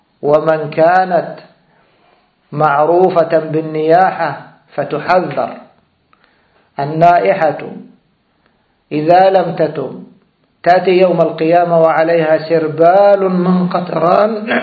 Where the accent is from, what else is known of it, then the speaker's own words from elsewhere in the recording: Egypt; يعني كنا نسمعها ونحن في بلدنا مصر